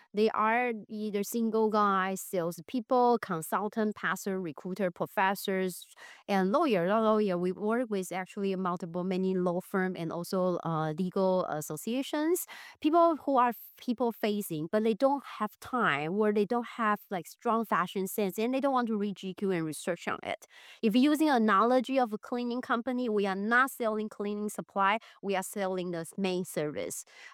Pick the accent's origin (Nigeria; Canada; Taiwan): Taiwan; moved away as an adult; now in United States; Yeah, I was from Taiwan originally. I went to Northwestern University to get my marketing degree.